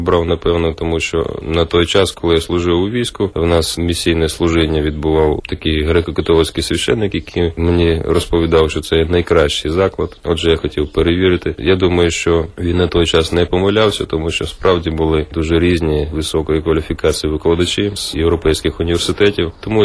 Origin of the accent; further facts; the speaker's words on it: Brest, Brest Region, Belarus; moved away; also born or lived in Sevastopol; Я народився в Білорусі, закінчив школу в Бресті. І в 90-му році ми переїхали з матір'ю до Севастополя